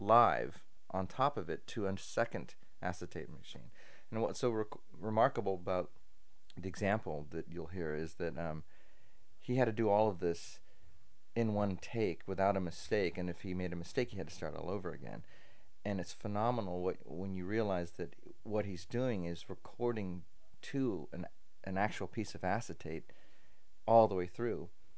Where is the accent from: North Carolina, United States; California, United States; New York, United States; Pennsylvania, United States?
California, United States; San Francisco; I'm from San Francisco, and I create sound and musical textures for film and commercials.